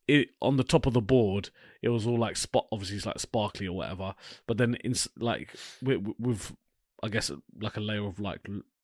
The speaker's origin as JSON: {"language": "English", "region": "London", "country": "United Kingdom", "tie": "born or raised there", "said": "I grew up in West London."}